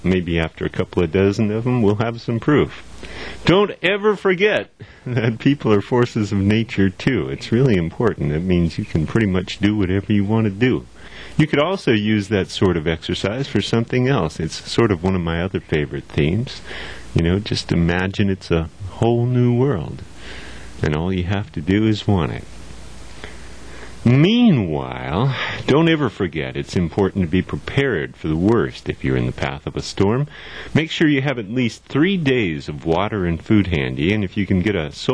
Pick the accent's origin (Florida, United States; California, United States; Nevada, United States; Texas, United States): California, United States; Santa Cruz; just a few miles from my hometown of Santa Cruz.